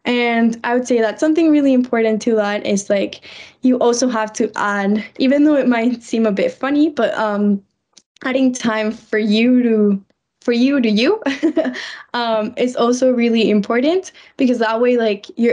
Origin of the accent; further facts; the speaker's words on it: Mexico; I'm from Mexico, so back home, the weather never dropped down past 10 degrees.